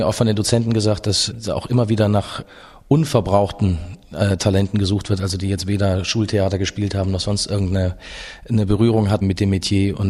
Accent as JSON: {"language": "German", "town": "Mainz", "region": "Rhineland-Palatinate", "country": "Germany", "tie": "born there", "said": "Ich bin ja in Mainz geboren und habe dann, bevor ich dann Richtung Potsdam aufgebrochen bin, habe ich auch einige Abende dann auch gerne mal in Frankfurt oder in Wiesbaden verbracht"}